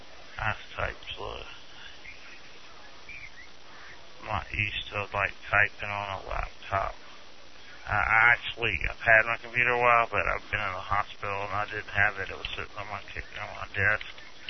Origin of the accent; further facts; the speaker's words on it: Baton Rouge, Louisiana, United States; Like, in my hometown of Baton Rouge, they have a lot of competition. Like, that's a highly educated city, you know?